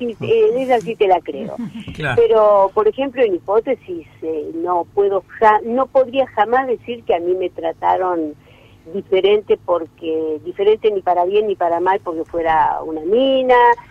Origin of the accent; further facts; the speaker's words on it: Rosario, Santa Fe, Argentina; now in Yerville, France; Donde nací, donde hice todas esas vidas, como vos decís, en otras vidas. Todas las vidas que tuve, las tuve en Rosario. Y por más que aquí donde esté, acá en Francia, acá en el pueblito, en Yerville, en la Normandía